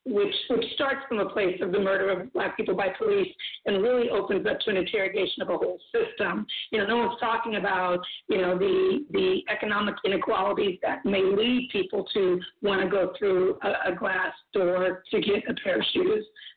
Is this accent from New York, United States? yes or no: no; Los Angeles, California, United States; police came into our backyard, and we grew up in the South Cities of Los Angeles.